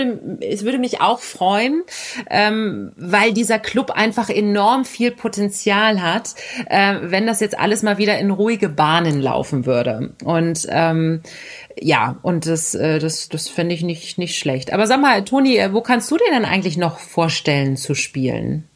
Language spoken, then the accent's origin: German; Berlin, Germany; ich bin ein Berliner Kind des Westens sozusagen und das war die Hertha. Ich bin auch in der Nähe vom Stadion groß geworden